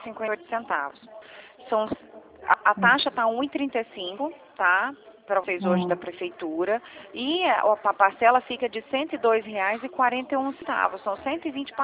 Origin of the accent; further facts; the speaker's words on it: Vitória, Espírito Santo, Brazil; Eu sou de Vitória, Espírito Santo, sabia?